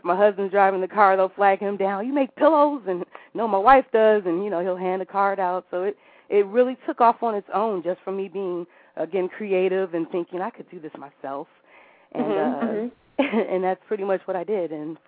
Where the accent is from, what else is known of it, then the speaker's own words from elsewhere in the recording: Chicago, Illinois, United States; now in Atlanta, United States; But, yeah, I'm originally from Chicago, went to New York for a little bit, went to Syracuse University and got my first degree, and then came down to Atlanta and got my second degree and been holding down the ATL ever since.